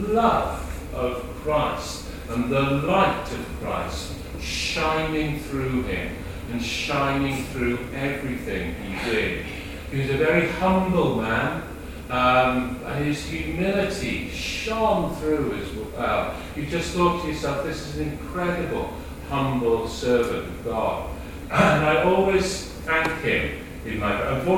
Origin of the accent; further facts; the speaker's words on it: Addiscombe, London, United Kingdom; Norman Cooper was the vicar in the church that I grew up in Addiscombe